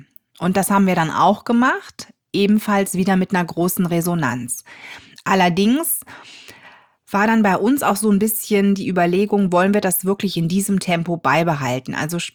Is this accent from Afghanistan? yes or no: no; North Rhine-Westphalia, Germany; Ich komme aus der Nähe von Düsseldorf.